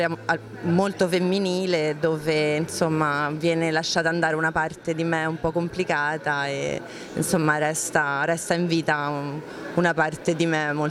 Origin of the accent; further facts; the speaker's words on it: Treviso, Veneto, Italy; born there; e poi ci sarà Treviso, che è la mia città natale